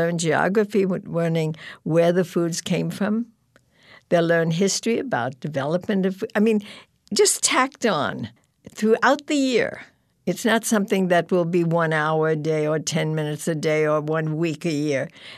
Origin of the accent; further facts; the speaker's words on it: San Diego, California, United States; I come from San Diego.